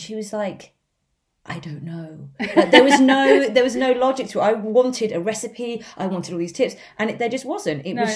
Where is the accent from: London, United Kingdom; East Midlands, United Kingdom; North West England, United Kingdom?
East Midlands, United Kingdom; Northampton; born there; moved away as an adult; So we both, well, I was born in Northampton.